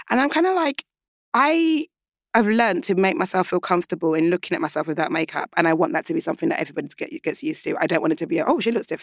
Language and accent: English; Nigeria; Because obviously like growing up in Nigeria